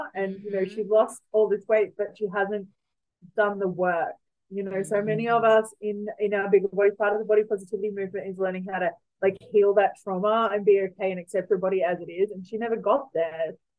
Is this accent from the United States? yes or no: no; Newcastle, New South Wales, Australia; I grew up in Newcastle. I like the beach. I like the heat.